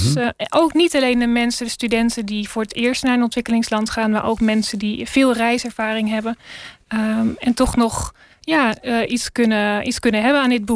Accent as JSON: {"language": "Dutch", "country": "Netherlands", "said": "En waardoor wij dus als Nederlanders weer terugkomen, vaak met heel veel vragen en soms ook een involledig beeld over onze eigen inzet en wat dat voor effect heeft gehad."}